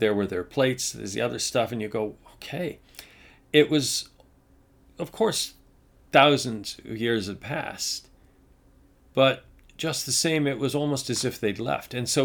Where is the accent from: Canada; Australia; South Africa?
Canada; now in Washington, United States; one of the great values we celebrate as being Canadian